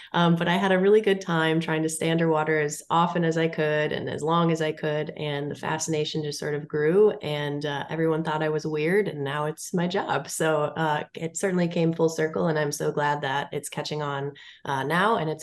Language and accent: English; Wisconsin, United States; I am a Wisconsin native through and through, and I grew up on the St. Croix River, which is the one that runs into the Mississippi.